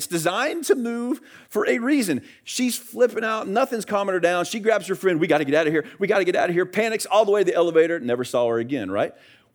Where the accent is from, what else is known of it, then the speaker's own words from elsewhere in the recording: Leesburg, United States; I grew up in Leesburg, just up the road, and literally right behind our house was some woods that were right about 100 acres. I grew up right next to the 100-acre woods, all right?